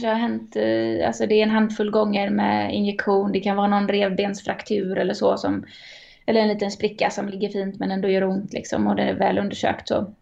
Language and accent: Swedish; Sweden; men jag är uppvuxen i Sverige